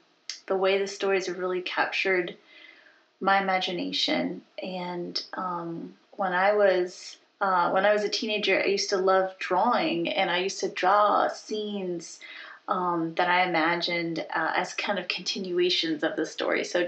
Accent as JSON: {"language": "English", "town": "Richmond", "region": "Virginia", "country": "United States", "said": "I'm from Richmond, Virginia."}